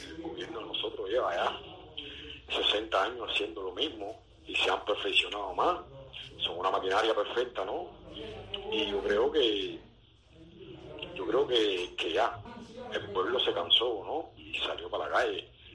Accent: Cuba; Nada, hacerle saber a los cubanos, porque yo soy cubano

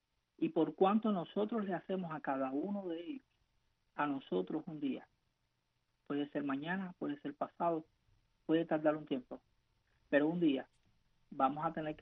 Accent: Cuba; como cubanos donde quiera que estemos

